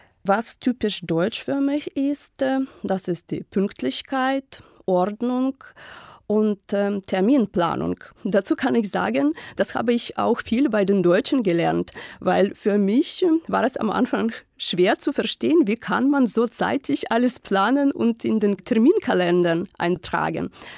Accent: Ukraine; German is a second language; Ich komme aus der Ukraine und ich bin 1977 geboren.

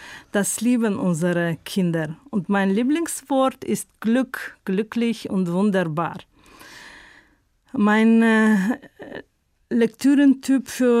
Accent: Dushanbe, Tajikistan; German is a second language; komme ich aus Tadschikistan, Hauptstadt Duschanbe. Bin ich 1963 geboren

